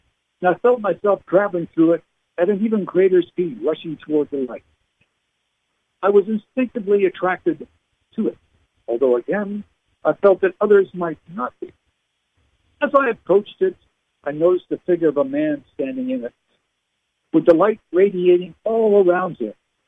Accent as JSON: {"language": "English", "country": "Canada", "tie": "born or raised there", "lives_now": "United States", "said": "I was living in Canada at the time, myself, you know, because my parents were English. I was born and raised in Canada. I'm a U.S. citizen now"}